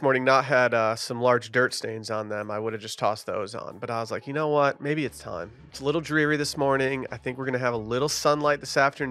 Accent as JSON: {"language": "English", "country": "Australia", "said": "We're going to charge you out the ass for it because we're Australian."}